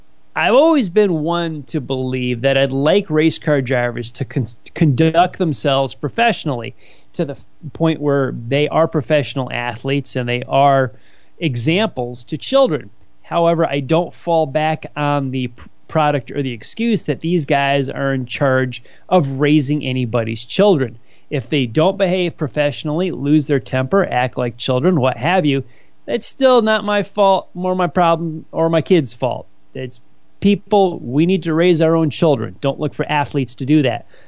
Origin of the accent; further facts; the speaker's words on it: Connecticut, United States; a native of my home state of Connecticut